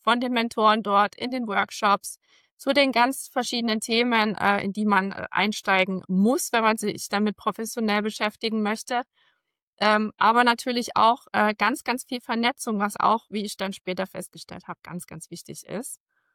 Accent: Saxony, Germany; Ich bin 40 Jahre alt. Ich komme aus der Nähe von Dresden. Auf einer ländlichen Gegend hier wohne ich mit meiner Familie, wo sich Fuchs und Hase guten Nacht sagen.

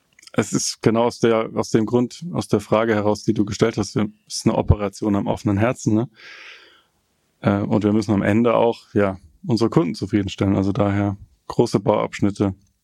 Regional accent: Frankenthal, Rhineland-Palatinate, Germany; born there; ich meine, ich bin auch noch gebürtiger Frankenthaler, ne? Wir sind hier in Frankenthal

